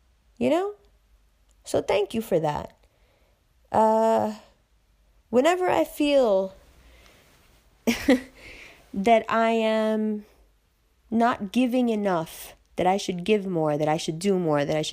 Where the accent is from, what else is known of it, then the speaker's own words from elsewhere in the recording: Pakistan; I love Pakistan. I love being Pakistani.